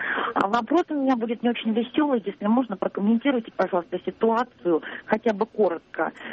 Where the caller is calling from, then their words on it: Tula, Tula Oblast, Russia; Я звоню из Тулы.